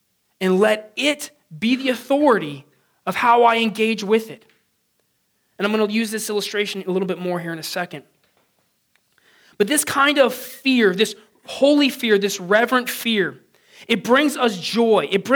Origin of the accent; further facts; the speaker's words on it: San Diego, California, United States; I grew up in San Diego, and there we surf.